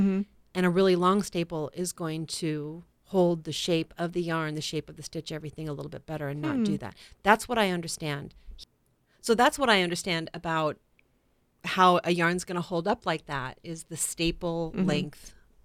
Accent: Kodiak Island, Alaska, United States; Yes, there was the big earthquakes in Alaska, and my family, I'm from Kodiak Island, which has a problem with tsunamis after big earthquakes.

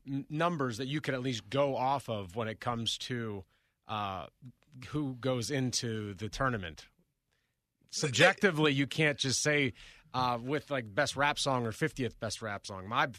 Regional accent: Midwest, United States; I'm from the Midwest, and I'm telling you that's absolutely right.

